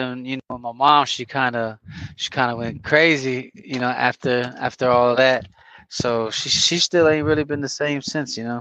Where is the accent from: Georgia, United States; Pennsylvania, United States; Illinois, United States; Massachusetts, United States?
Illinois, United States; Chicago; I'm from Chicago, Illinois, and, you know, I come from, Chicago, especially in the 90s, was really rough.